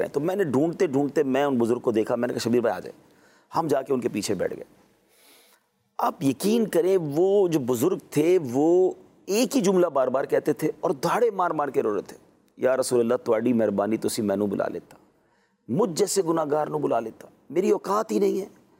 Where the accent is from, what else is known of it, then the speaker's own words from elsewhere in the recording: Karachi, Sindh, Pakistan; now in Clifton, Karachi; ہم شفٹ ہو گئے 1987 میں, if I am not wrong. اب 87, میری 74 کی پیدائش ہے, تو 13 سال کی میری عمر تھی, اور ہم شفٹ ہو گئے کلفٹن.